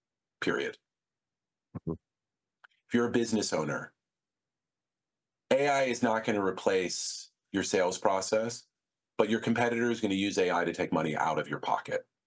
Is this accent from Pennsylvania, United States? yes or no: yes; Philadelphia, Pennsylvania, United States; But a lover of baseball, when I grew up in Philadelphia.